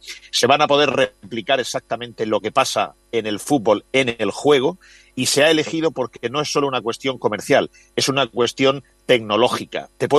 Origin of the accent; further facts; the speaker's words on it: Águilas, Region of Murcia, Spain; born there; En mi pueblo donde yo nací, en Águilas, y donde veraneo, en la región de Murcia